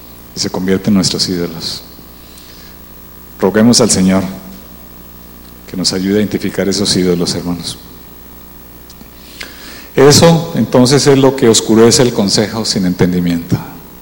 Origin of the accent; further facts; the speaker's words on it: Spain; Yo vengo de España y para los españoles el fútbol es un ídolo.